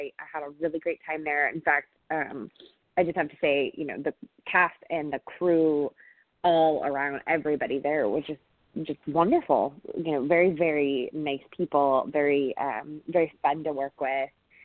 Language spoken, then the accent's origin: English; Texas, United States; Greg's from Texas, and I'm from Texas, so there was that.